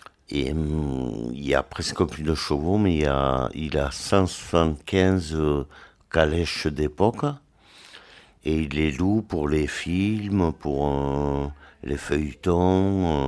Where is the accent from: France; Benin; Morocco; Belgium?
France; Bordeaux, Nouvelle-Aquitaine; Et comme moi, je suis bordelais